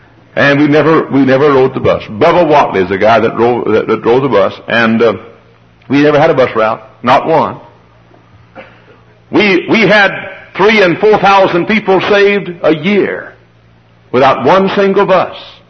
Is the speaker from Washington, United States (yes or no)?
no; Dallas, Texas, United States; And I was preaching in my hometown area. I grew up in Dallas.